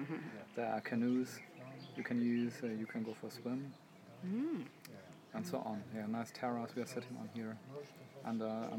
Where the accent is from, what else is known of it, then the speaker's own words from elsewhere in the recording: Berlin, Germany; English is a second language; from Berlin too.